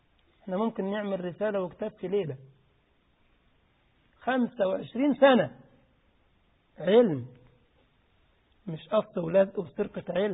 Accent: Upper Egypt, Egypt; في بلدنا عارفين الصعيد انتوا الصعيدة عارفين الصعيدة ماشي الحمد لله أنا برضو صعيدي

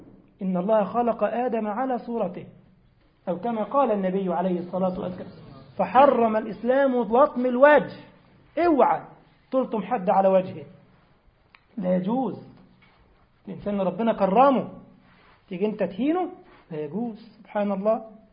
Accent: Egypt; عارف عندنا في مصر عيب قوي

